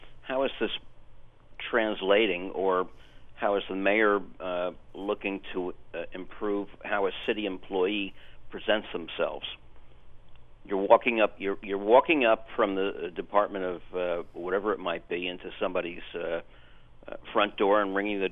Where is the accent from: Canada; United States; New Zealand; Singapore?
United States; Newark, New Jersey; I grew up in Newark. I live there.